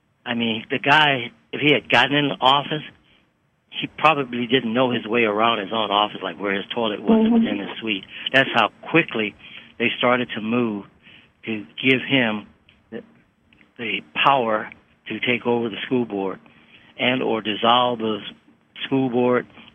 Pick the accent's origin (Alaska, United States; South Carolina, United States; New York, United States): New York, United States; Buffalo; That happened in my hometown, and I almost don't remember my hometown. I've been gone so long